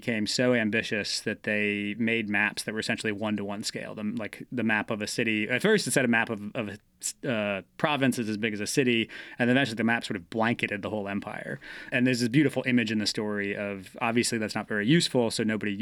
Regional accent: New England, United States; So I've lived in the South for 15 years now, but I grew up in New England and really didn't think about the river that much.

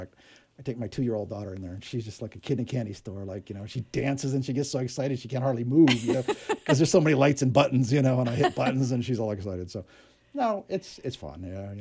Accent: Hawaii, United States; So as a kid growing up in Hawaii.

